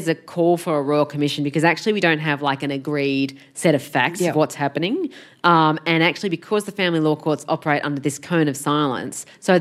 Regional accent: Sydney, New South Wales, Australia; I come from Sydney

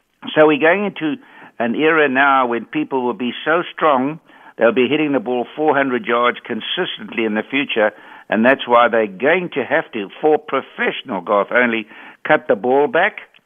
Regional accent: South Africa; My daughter here, we came from South Africa to see our grandson

